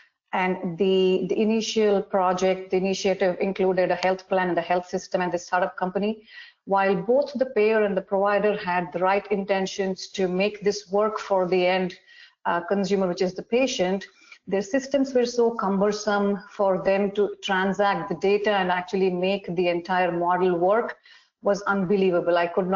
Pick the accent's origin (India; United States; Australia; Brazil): India; I did my major in architecture growing up in India